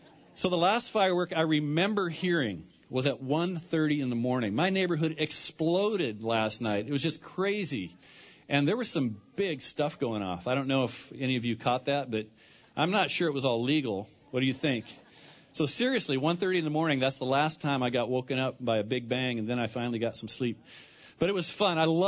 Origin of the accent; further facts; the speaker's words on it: Linden, United States; also born or lived in Seattle; I grew up here in Linden, and you may be new to our community, so if you've heard this already, just you know, humor me this morning. But I grew up here, so I love this town. My wife and I, we moved away for 17 years